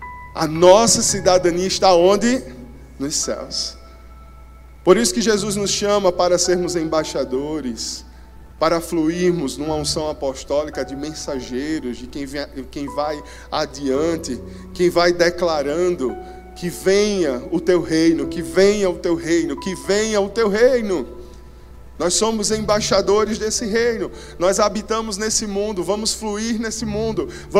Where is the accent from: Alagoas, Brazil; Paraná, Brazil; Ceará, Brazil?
Alagoas, Brazil; somos nordestinos, amamos cuscuz, amém? Somos alagoanos, a gente fala ia pois.